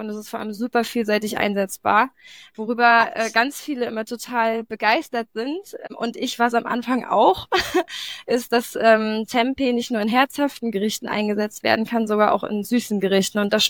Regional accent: Mecklenburg-Vorpommern, Germany; now in Lübeck, Germany; Ich bin, eigentlich, wie ihr schon gehört habt, komme ich aus der Nähe von Rügen. Und bin vor 2 Jahren nach Lübeck gezogen.

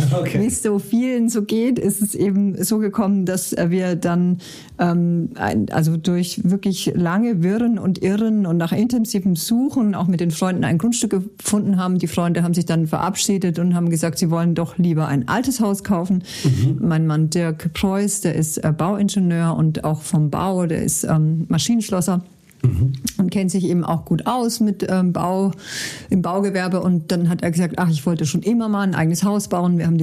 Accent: Bavaria, Germany; es hat mich total an meine Kindheit erinnert im Allgäu

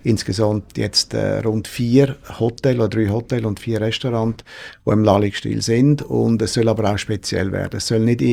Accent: Aargau, Switzerland

